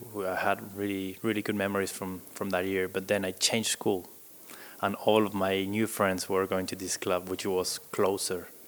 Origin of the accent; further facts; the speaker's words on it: Buenos Aires, Argentina; All the players from, I'm from Buenos Aires, so they send 3 to 5 players to a club